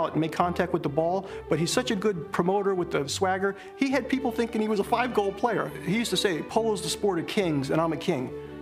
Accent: Maryland, United States; and we're not from Florida, we're from Maryland.

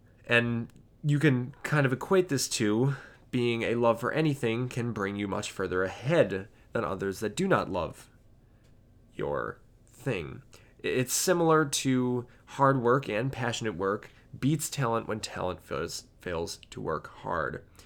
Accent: Milwaukee, Wisconsin, United States; I'm a teenager from Milwaukee, Wisconsin.

